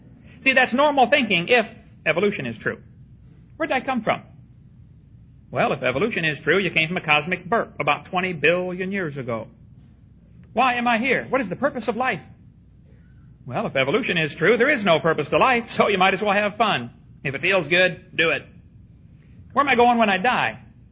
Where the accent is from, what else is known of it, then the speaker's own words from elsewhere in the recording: East Peoria, Illinois, United States; But when I was about 6 years old, I was raised in East Peoria, Illinois.